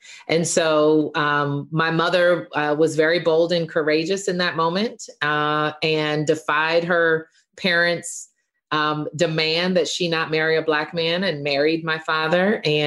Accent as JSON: {"language": "English", "town": "Atlanta", "region": "Georgia", "country": "United States", "tie": "born or raised there", "also_born_or_lived": "Miami", "said": "So I always have to say I'm from Atlanta because there are few folks in Atlanta that are actually from Atlanta still because we're not as provincial as we used to be. But I grew up in Atlanta and Miami."}